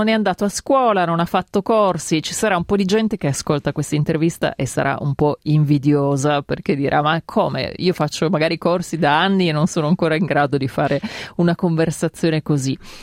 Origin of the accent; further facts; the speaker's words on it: Turin, Piedmont, Italy; perché io sono di Torino